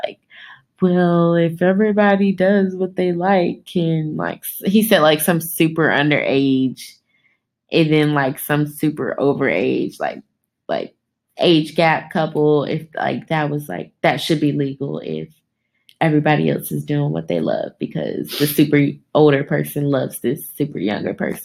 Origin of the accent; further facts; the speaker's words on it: Georgia, United States; now in Houston, United States; I'm not from Houston. I want to claim H-Town so bad. But no, I'm from Georgia. And yeah, I've been in Houston for about like 6, 7 years now.